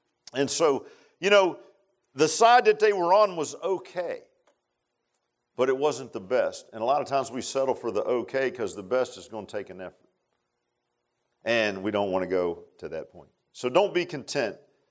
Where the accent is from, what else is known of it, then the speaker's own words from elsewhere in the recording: Virginia Beach, Virginia, United States; I grew up in Virginia Beach, flatter than a pancake, right?